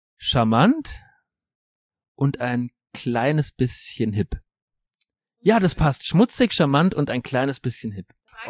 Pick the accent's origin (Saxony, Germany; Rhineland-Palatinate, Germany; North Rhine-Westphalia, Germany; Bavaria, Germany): Bavaria, Germany; Munich; ich komme ja aus München und ich kenne das Glockenbachviertel noch aus den Anfang 90er Jahren